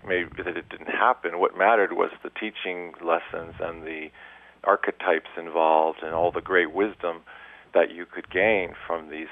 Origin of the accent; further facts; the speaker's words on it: United States; born there; I was born in America, and I still feel that strong connection to the Greek heritage.